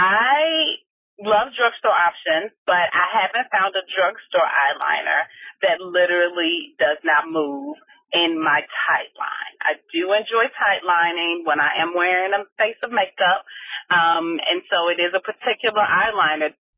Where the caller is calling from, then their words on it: Chicago, Illinois, United States; Hey, ladies. … I'm calling from Chicago.